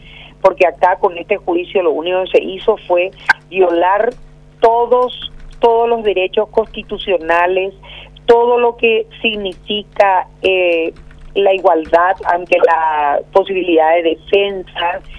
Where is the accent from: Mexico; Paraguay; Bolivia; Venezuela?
Paraguay; como paraguayos y paraguayas